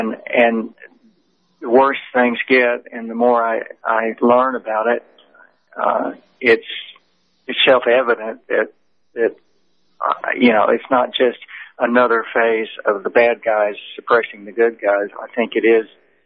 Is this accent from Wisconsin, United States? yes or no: no; Texas, United States; also born or lived in Los Angeles; We're from Texas, but we spent 22 years in the LA area. We lived in Malibu for a long time